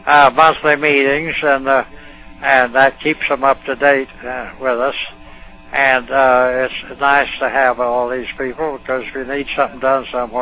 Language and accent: English; Adair, Oklahoma, United States; born there; That up at Adair, that's 10 miles north of here where I was born.